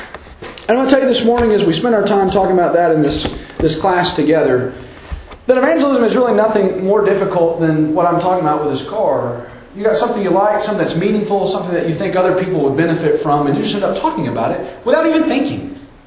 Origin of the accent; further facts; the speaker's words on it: the South, United States; I am from the South. I grew up in the woods.